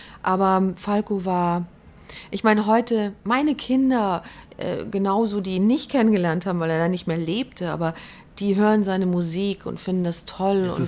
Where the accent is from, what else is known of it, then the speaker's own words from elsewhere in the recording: Italy; Ja, als Italienerin, meine Mutter hat gerade Probleme, wenn sie das hört, aber Sushi liebe ich ja.